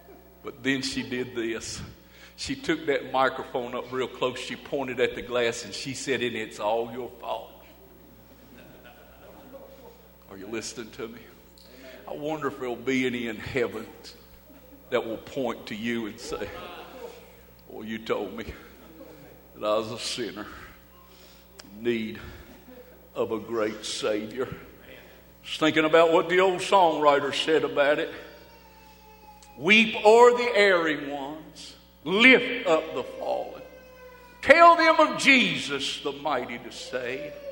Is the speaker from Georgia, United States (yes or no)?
yes; Athens, Georgia, United States; I said, I'm from Athens, Georgia.